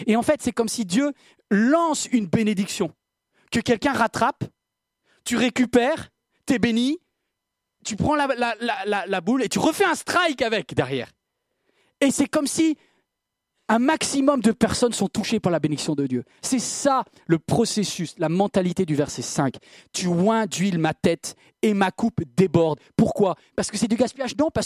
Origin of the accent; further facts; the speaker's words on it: France; J'aime bien tout contrôler, je suis français.